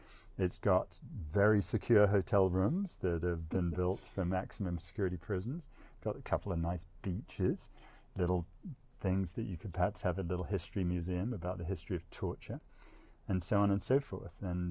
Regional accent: Cambridge, East of England, United Kingdom; I grew up in Cambridge and my mother was admissions secretary at King's College

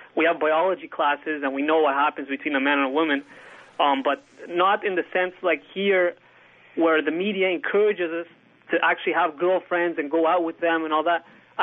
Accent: Egypt; I come originally from Egypt. It's, it's a Muslim country where sex before marriage is frowned upon.

